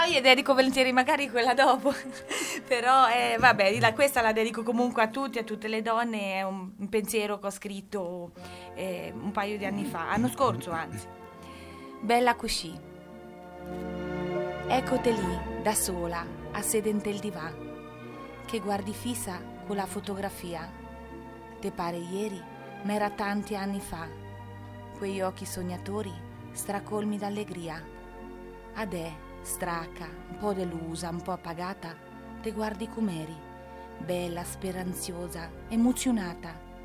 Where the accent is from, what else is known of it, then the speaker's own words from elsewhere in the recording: Ancona, Marche, Italy; Siamo d'Ancona, noi.